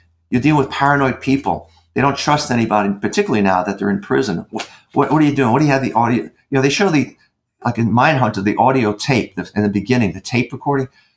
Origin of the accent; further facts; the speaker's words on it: New York, United States; New York? I was raised in New York as a kid.